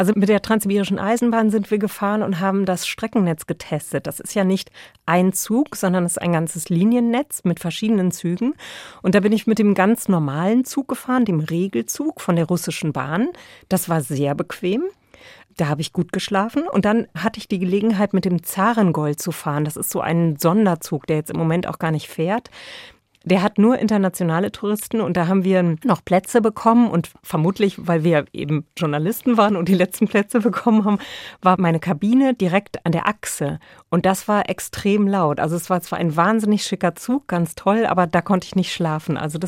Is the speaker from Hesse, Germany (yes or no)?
yes; Hesse, Germany; Ich bin als Kind des Westens groß geworden im Taunus